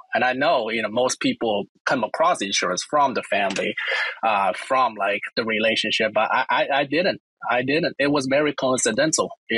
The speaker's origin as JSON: {"language": "English", "region": "Beijing", "country": "China", "tie": "born or raised there", "said": "I was born and raised in Beijing, 20 million people. So very different sort of environment with, you know, towns and cities in the U.S. Grew up in a pretty typical intellectual family."}